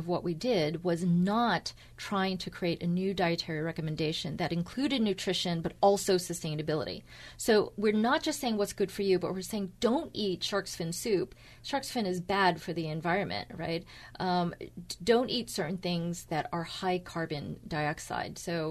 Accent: United States; So, you know, as an American, when I'm in China, then I try to bring the best of American culture and creativity, innovation to the Chinese society.

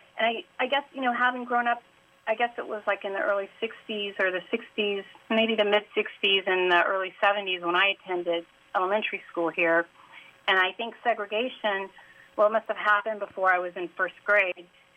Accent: Tallahassee, Florida, United States; Hi. Yes, I grew up here in Tallahassee. I also taught in the past.

